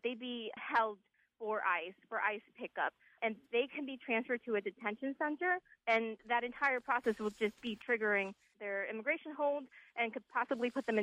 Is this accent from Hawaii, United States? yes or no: no; New York, United States; So I come from New York, and when people think of New York, they think of New York City and its, you know, welcoming policies towards immigrants. But I grew up right outside of New York in Westchester County